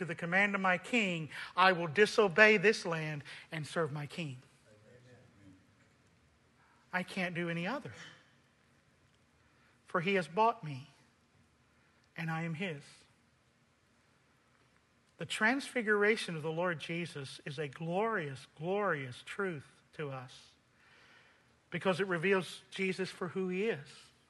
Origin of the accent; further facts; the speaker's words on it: United States; I love my country. I'm proud that I am an American. I would rather live here than anywhere else.